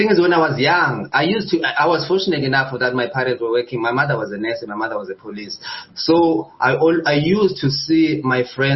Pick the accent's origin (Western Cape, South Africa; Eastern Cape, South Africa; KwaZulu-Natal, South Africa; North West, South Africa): Eastern Cape, South Africa; Elliotdale; I'm from Eastern Cape, in a village called Elliotdale, or in Xhosa it's called Xhosa. It's 100 kilometers south of Amthatha. It's along the coast